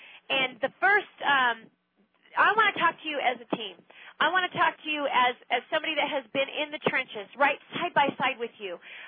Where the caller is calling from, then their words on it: California, United States; It's now 7:05. I'm talking from Northern California.